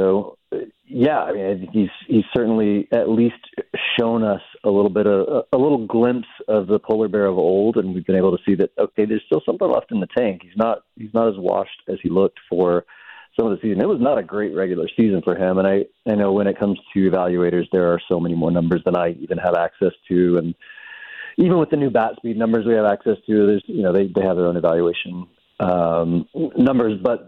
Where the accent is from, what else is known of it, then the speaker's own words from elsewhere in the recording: Texas, United States; because you already mentioned I'm from Texas.